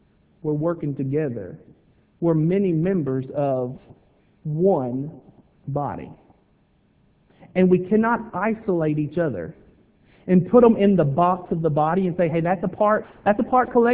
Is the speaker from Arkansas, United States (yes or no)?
yes; Willisville, Arkansas, United States; I grew up in Willisville. 18, I moved off to college.